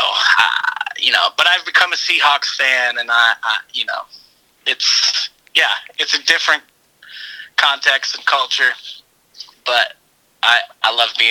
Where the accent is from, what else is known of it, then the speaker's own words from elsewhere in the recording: East Coast, United States; And then when I was about 5 weeks old, we moved to the East Coast. So I grew up on the East Coast, but I have some roots here